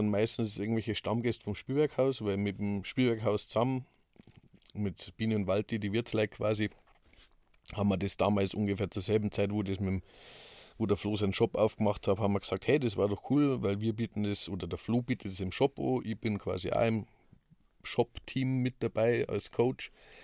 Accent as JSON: {"language": "German", "country": "Germany", "said": "also in dem Fall sage ich, ich bin Deutscher"}